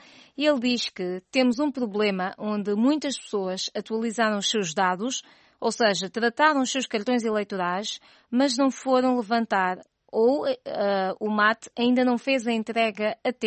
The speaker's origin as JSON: {"language": "Portuguese", "region": "Benguela", "country": "Angola", "said": "É bom ouvi-lo a partir daí da minha terra."}